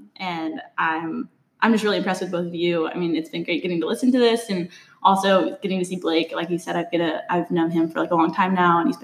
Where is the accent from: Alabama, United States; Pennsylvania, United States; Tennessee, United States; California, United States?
California, United States; Arroyo Grande; I am not from the Central Valley originally. I'm from Arroyo Grande, California.